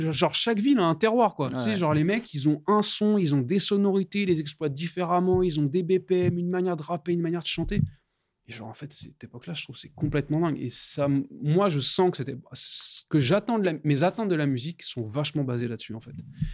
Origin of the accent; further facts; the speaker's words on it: Cergy-Pontoise, Île-de-France, France; Moi, je suis de Cergy-Pontoise, donc tu bosses avec des rappeurs du coin, de Pontoise